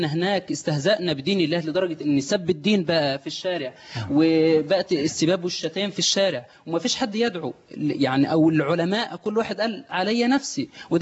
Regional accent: Egypt; نتحرك كمصريين

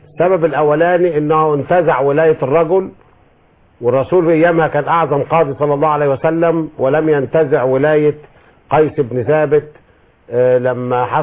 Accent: Upper Egypt, Egypt; فزي ما بيقول المثل البلدي عندنا في الصعيد

